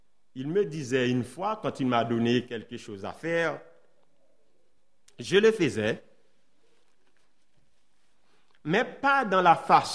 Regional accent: Haiti; Moi, je suis haïtien. Ce qui se passe aujourd'hui chez moi, c'est difficile.

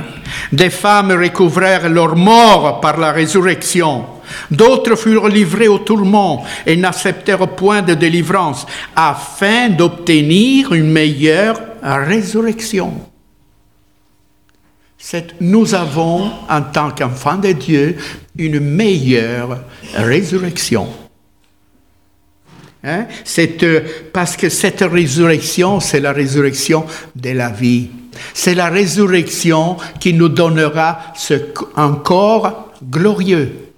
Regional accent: Italy; Je suis italien, moi. Je suis italien ici-bas

